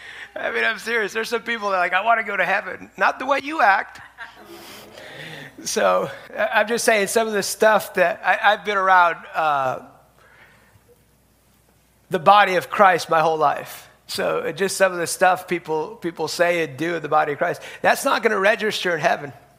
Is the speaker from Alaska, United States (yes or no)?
no; New York, United States; moved away as an adult; I grew up outside New York City, but most of my adult life I've lived in the South, so I've learned how to say, how are y'all?